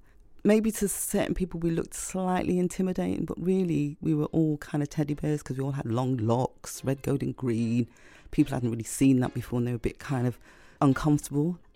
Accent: Liverpool, North West England, United Kingdom; now in London, United Kingdom; I'm from Liverpool originally. So when I first came to London and I was on the radio, I had to really learn very quickly how to change my accent so that people could understand me.

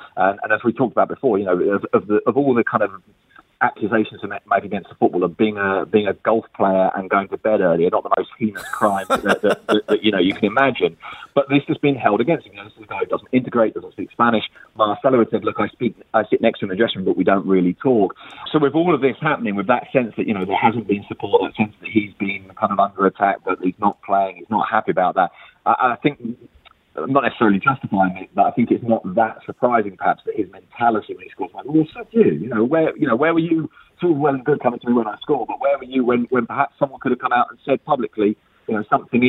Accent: England, United Kingdom; the fact that I'm English.

